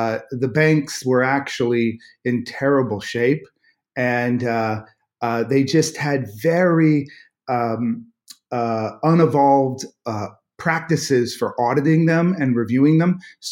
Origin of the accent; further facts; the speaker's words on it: Oakland, California, United States; born there; now in Los Angeles, United States; Yeah, I was born in California, but I was born in a city outside of San Francisco called Oakland, and I then came down to Los Angeles to go to college